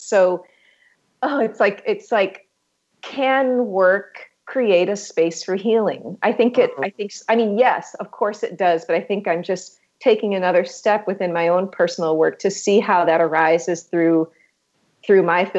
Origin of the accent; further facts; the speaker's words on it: United States; I'm American.